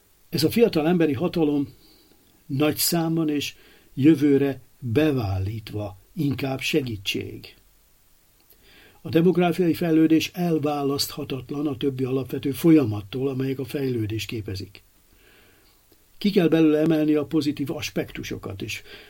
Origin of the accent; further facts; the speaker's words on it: Alexandria, Alexandria Governorate, Egypt; Gyermekkoromban Alexandriában rengeteg mezitlábas koldus láttam.